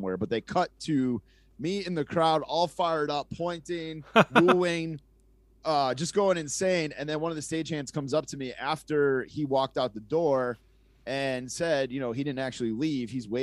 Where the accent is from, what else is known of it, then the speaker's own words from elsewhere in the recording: Massachusetts, United States; She had it in Connecticut, but I grew up in Mass, and in Mass, we didn't get TBS.